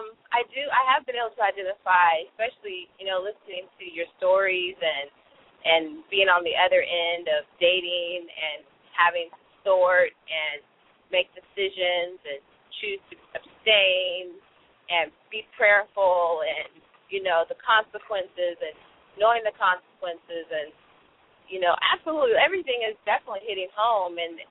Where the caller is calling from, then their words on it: California, United States; I'm in Northern California.